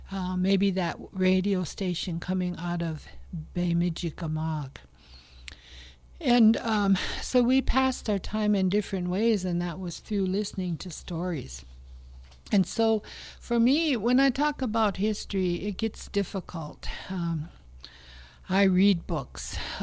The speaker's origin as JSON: {"language": "English", "region": "Minnesota", "country": "United States", "said": "I am from the Loon Clan. And I'm a Leech Laker, an enrolled member of the Leech Lake Band of Ojibwe of the Minnesota Chippewa Tribe Incorporated, a federally recognized tribe."}